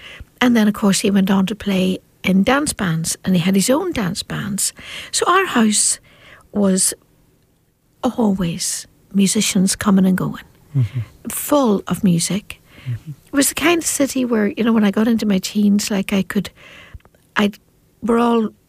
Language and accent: English; London, United Kingdom; born there; So I was born in London. We lived in Islington.